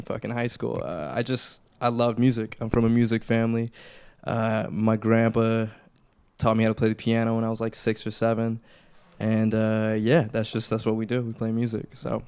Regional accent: Fontana, California, United States; now in Los Angeles, United States; I'm from Fontana, based in LA.

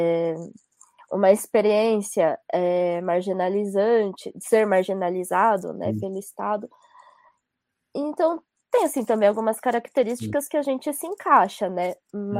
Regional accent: Brazil; Por eu ter nascido e crescido no Brasil, eu acho que para mim foi um pouco mais difícil de ter essa percepção de mim e do meu povo como indígena, né?

